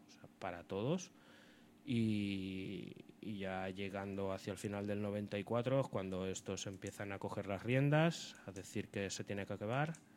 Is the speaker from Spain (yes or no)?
yes; Catalonia, Spain; born there; Yo tengo apellido castellano, soy nacido en Cataluña, no soy nada más. O sea, soy nacido aquí.